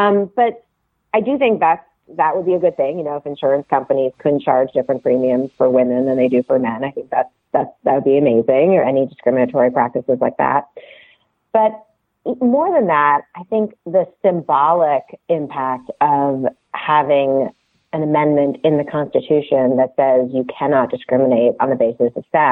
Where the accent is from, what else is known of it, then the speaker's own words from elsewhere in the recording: Canada; I grew up steeped in American politics, even though I grew up in Canada